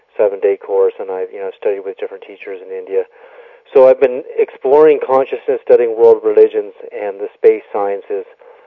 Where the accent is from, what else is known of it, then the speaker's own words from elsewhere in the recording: Canada; born there; I'm Canadian by birth.